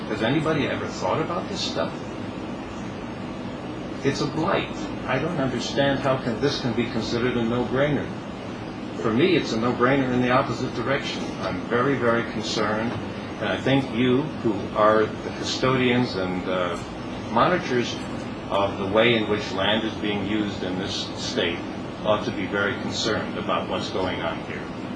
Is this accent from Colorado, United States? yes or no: no; Florida, United States; Another project in my home state of Florida, the DeSoto project, claimed 25 million peak production.